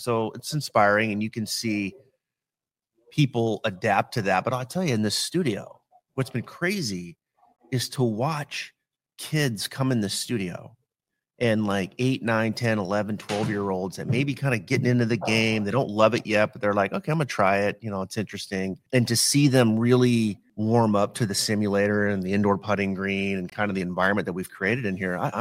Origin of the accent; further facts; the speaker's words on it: Idaho, United States; Like, I grew up in Northern Idaho.